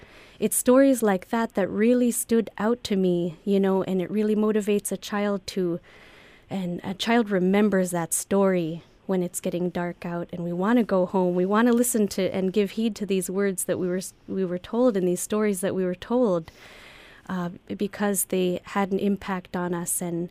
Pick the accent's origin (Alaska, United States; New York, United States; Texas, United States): Alaska, United States; Chevak; Well, I'm originally from the community of Chivac, which is 18 miles away from where Jack is originally from, Hooper Bay.